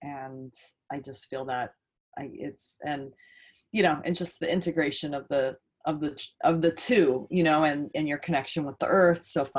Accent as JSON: {"language": "English", "town": "Poway", "region": "California", "country": "United States", "tie": "born or raised there", "said": "But I made a commitment that I would go tomorrow to my hometown of Poway and go out on my trail, like my sacred place"}